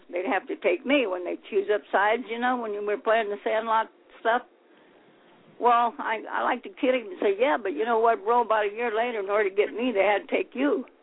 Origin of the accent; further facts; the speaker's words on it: Los Angeles, California, United States; I'm a SoCal gal, born and raised in West Los Angeles when it was called Sawtelle. But I'm in the valley now. I'm in Van Nuys.